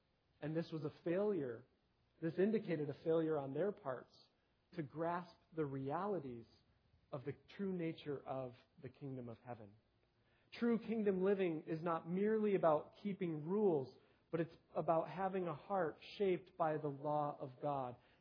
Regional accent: New York, United States; I grew up in New York, and when I'm introducing myself to some people, they think of New York as entirely a city, but it's not. It has many rural areas, and I grew up in a pretty rural part of New York.

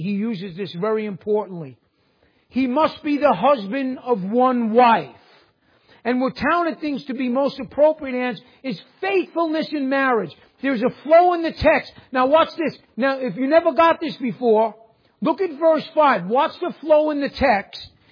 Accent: New York, United States; accent: New York; I can drive a car barely, but I know my New York accent.

